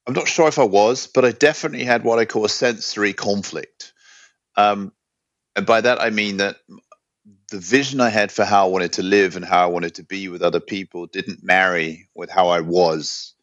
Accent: London, United Kingdom; also born or lived in New York; now in Sweden; I grew up in London. I've been living in Sweden now for over 10 years, and I came here from New York

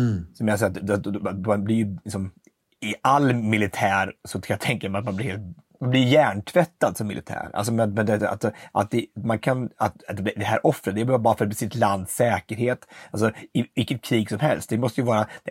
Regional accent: Katrineholm, Södermanland, Sweden; Vi växte upp i Östansjö och Katrineholm

